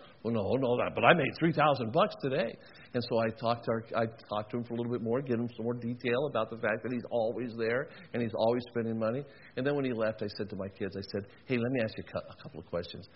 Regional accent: Las Vegas, Nevada, United States; how did you wind up living and being born and raised in Las Vegas?

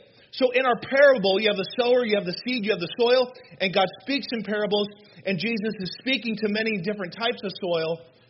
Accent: Arizona, United States; We lived in out west. We lived in Arizona. And I grew up in Arizona.

